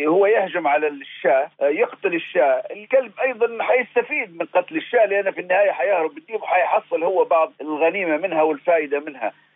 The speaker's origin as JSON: {"language": "Arabic", "country": "Libya", "said": "نحن صحيح ضعفاء كليبيين، ولكن نعرف تماما ما يدور"}